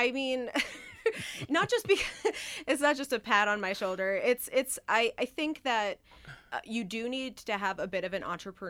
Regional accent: Providence, Rhode Island, United States; I grew up in Providence, Rhode Island, which actually, to be really, that is probably one of the closer towns that I think is a little bit like Rochester.

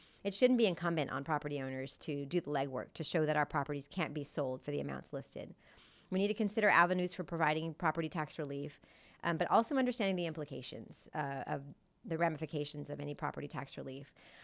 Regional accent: Texas, United States; I grew up in District 6, went to Timberwild Elementary and Taft High School. D6 is where I'm raising my family, and it's the community I hope to serve as your next councilwoman.

